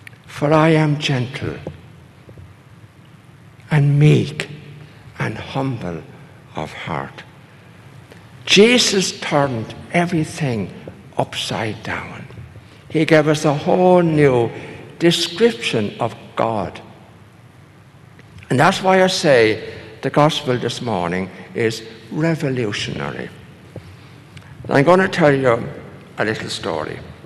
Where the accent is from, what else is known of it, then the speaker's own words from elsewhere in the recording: Ireland; as a little child growing up in Ireland